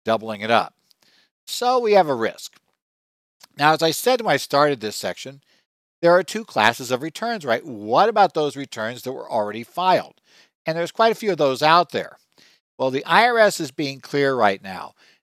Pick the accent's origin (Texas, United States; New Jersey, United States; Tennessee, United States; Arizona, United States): Arizona, United States; Other states, including my home state of Arizona, work just the opposite.